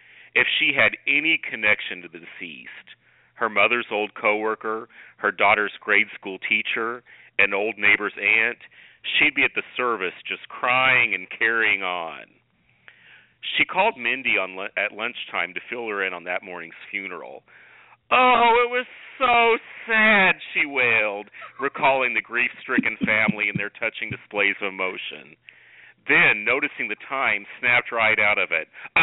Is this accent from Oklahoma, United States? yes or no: yes; Tulsa, Oklahoma, United States; I grew up in Tulsa, and there was a gay park.